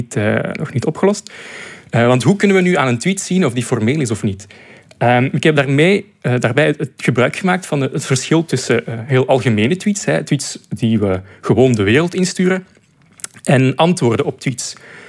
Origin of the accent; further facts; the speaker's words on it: Flemish Brabant, Belgium; Ik ben zelf van Vlaams-Brabant. En dat is echt deel van mijn identiteit.